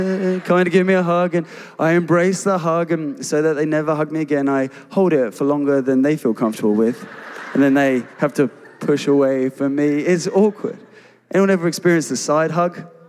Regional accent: England, United Kingdom; Like, I'm English.

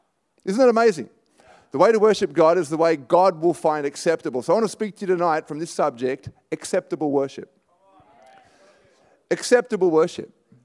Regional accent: Sydney, New South Wales, Australia; So I'm from Australia, born in Australia, born in Sydney, born and raised in Sydney. And I'm 46 years old

